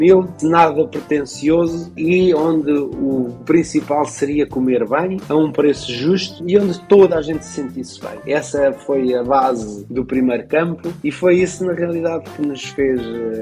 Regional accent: Carvoeira, Portugal; Na minha aldeia, na Carvoeira, onde nós tínhamos um palheiro do meu avô que foi reconstruído

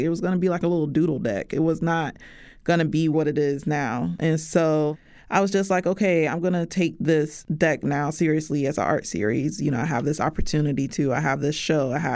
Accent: United States; because, you know, I'm Black American. And so there are so many layers in regards to my history as a Black American person

